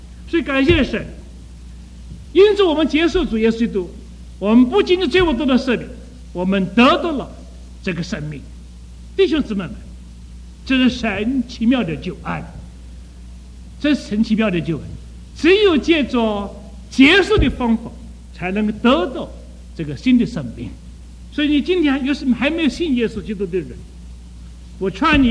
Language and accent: Chinese; China; 我们中国人去了以后就把他抢了一两个过来了